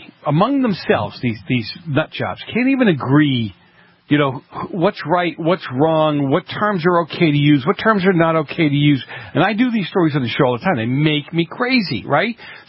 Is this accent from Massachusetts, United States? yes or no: yes; Boston, Massachusetts, United States; when I grew up in Boston. I went to high school in Milton, okay?